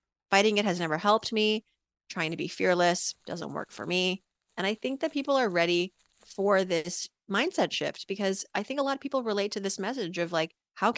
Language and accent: English; Worcester, Massachusetts, United States; born there; well, I am the daughter of immigrants from Iran. They moved here, my parents, in the late 70s. And I was born in 1980 in Worcester, Massachusetts.